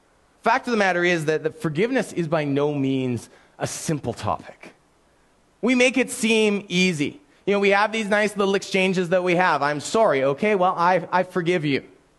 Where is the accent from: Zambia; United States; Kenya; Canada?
Canada